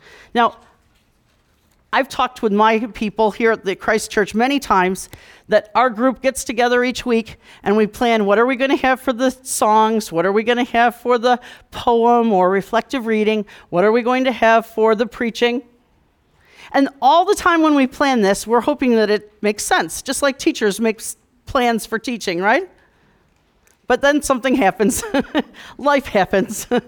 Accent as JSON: {"language": "English", "region": "New York", "country": "United States", "said": "I am from New York."}